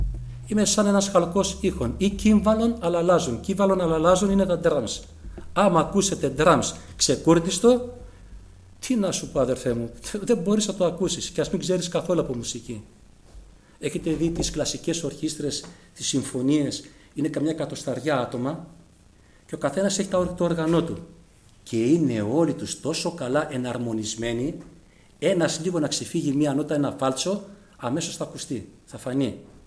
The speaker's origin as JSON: {"language": "Greek", "country": "Greece", "said": "Και εμείς εδώ οι Έλληνες που έχουμε το Ευαγγέλιο στη ελληνική γλώσσα, δυστυχώς ως έθνος είμαστε αστοιχείωτοι από το Ευαγγέλιο."}